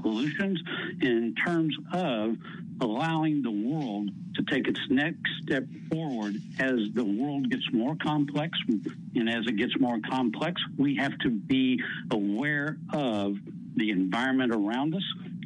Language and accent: English; Texas, United States; In fact, I get to say this because I'm from Texas and we get to describe things in this manner.